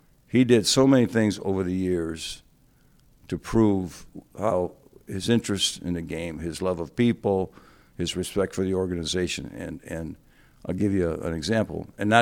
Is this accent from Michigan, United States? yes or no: no; Tampa, Florida, United States; I was born and raised in Tampa, Florida.